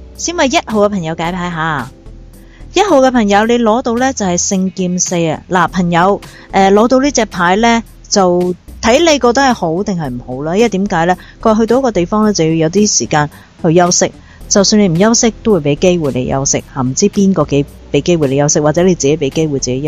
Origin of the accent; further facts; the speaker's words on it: Hong Kong; 因为其实咧，我哋香港人做嘢咧，个心态咧就是都扯到几尽噶